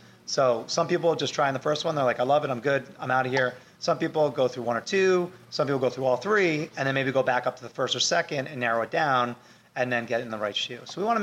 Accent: Norwalk, Connecticut, United States; Well, I grew up in Norwalk, and, you know, Norwalk is just booming.

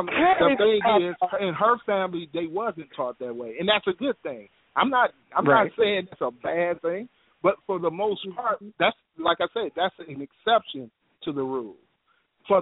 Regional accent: Detroit, Michigan, United States; Now, you say where I was raised, Detroit. I'm from Detroit, and I know a lot of men out here that's all they was taught.

